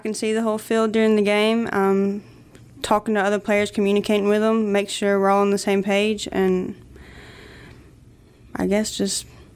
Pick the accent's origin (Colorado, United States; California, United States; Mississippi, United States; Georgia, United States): Mississippi, United States; I mean, I'm from Greene County. We weren't the best in soccer, but coming to club, play club in Hattiesburg